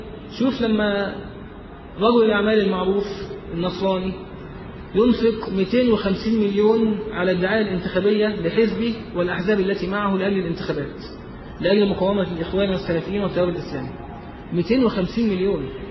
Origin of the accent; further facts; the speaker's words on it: Egypt; شوف الحرب التي توجد الآن في بلدنا مصر